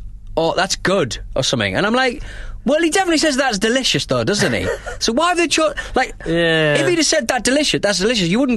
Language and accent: English; United Kingdom; And also, as a British person, that's another good word to use.